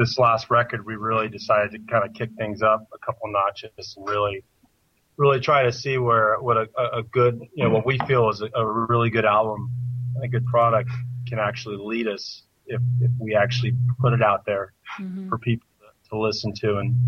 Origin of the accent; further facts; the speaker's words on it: Germany; we grew up in Germany. My dad was an officer in the army. My mom was German